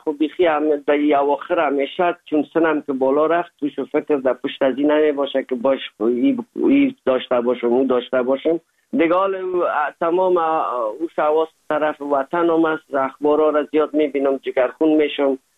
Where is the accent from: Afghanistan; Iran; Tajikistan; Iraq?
Afghanistan; now in Germany; زمانی که ما از افغانستان آمدیم